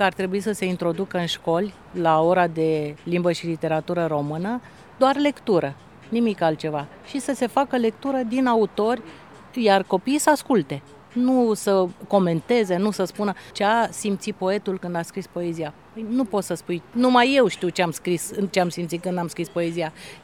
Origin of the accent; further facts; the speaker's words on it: Constanța, Constanța County, Romania; trăiesc într-un oraș în care a scris și a murit Ovid. Toți au rămas cu gura căscată, că le spuneam sunt de la Constanța, România, nu suna niciun fel.